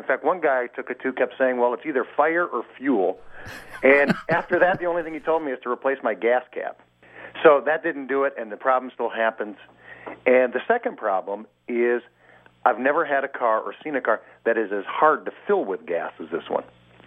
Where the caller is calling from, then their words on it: Cromwell, Connecticut, United States; from Cromwell, Connecticut.